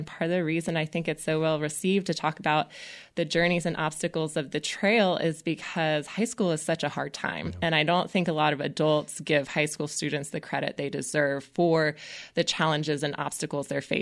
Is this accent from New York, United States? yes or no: no; North Carolina, United States; And then, you know, growing up around Western North Carolina, it's so pretty here.